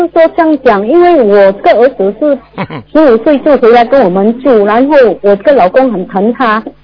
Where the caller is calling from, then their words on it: Singapore; 我是从新加坡打来的。